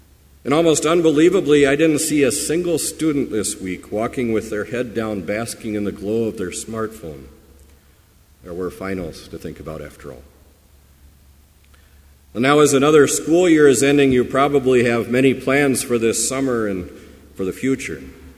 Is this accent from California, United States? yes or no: yes; California, United States; now in Minnesota, United States; Where I grew up in California, there's not much rain during the growing season, so huge reservoirs have been built.